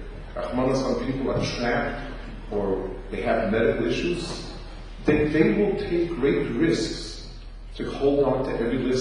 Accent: New York, United States; but as a New Yorker, Harlem, go to Harlem

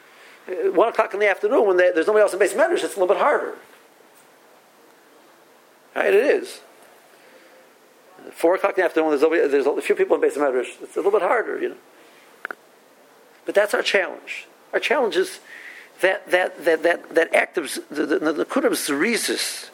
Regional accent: United States; I'm an American, I've got it in my mind

